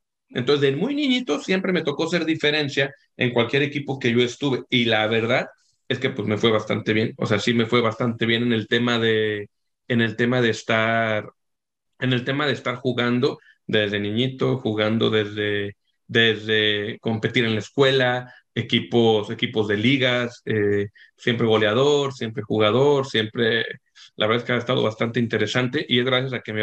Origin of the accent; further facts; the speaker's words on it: León, Guanajuato, Mexico; born there; also born or lived in Guadalajara; mi acta de nacimiento dice que soy de Guadalajara. Oficialmente soy de Guadalajara, esa es la realidad, pero en realidad nací en León. Pero mi familia, mis papás, mis hermanos, mis tíos, todos mis primos, mis abuelitos están en Guadalajara